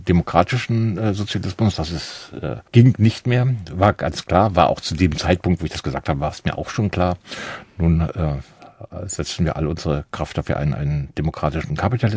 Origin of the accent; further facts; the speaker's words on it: Germany; first language German; diese Deutschen sind für mich die Autoren meiner Muttersprache, meiner Sprache und die sind für mich dann schon wohl wichtiger, prägender. Ja, das Prägende, glaube ich, ist es. Und da bin ich von Deutschland sehr stark geprägt, von der deutschen Sprache